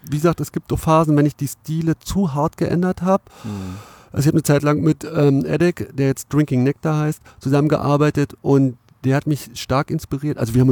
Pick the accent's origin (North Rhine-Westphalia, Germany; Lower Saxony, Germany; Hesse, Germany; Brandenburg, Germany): Brandenburg, Germany; Cottbus; So, oder ich komme ja aus Cottbus.